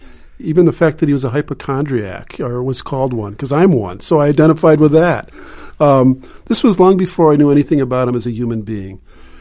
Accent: Wisconsin, United States; First of all, even though I grew up in Wisconsin, Clemente was my favorite player when I was a kid.

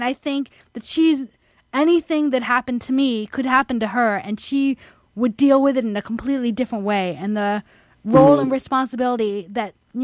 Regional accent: New York, United States; I'm also a New Yorker, so I'm just loud and pushy.

